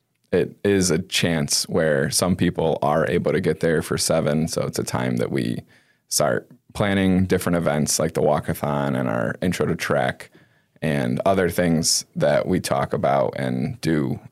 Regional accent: Pittsfield, Massachusetts, United States; But at the end of the day, we're all from Pittsfield and we're all in the same community.

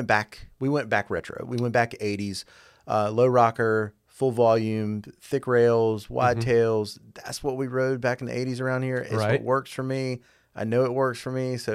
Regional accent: Jacksonville, North Carolina, United States; I'm from Jacksonville.

